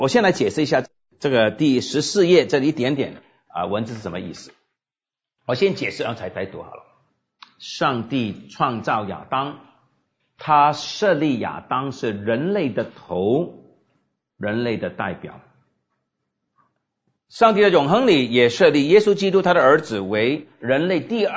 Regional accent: United States; 我成长在一个存在主义泛滥的美国嬉皮士时代，我在大学的年日是1968到71年

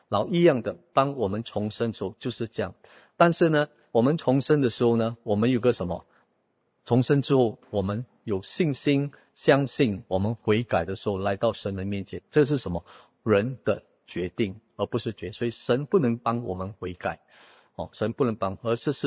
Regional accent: Singapore; 我们都是新加坡的国民，我们有新加坡的政府

